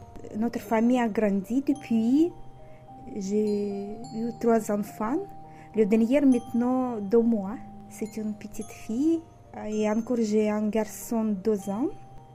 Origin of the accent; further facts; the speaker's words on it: Belarus; French is a second language; now in France; je suis venue en France de Biélorussie. C'est un pays l'Est qui est assez loin de France. Je suis mariée avec un Breton.